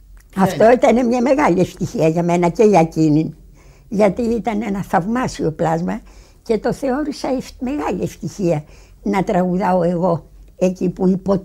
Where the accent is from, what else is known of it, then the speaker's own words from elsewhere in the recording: Greece; σαν Ελληνίδα αγαπάω την κιθάρα του Απόλλωνα, αγαπάω τη λύρα του Ορφέα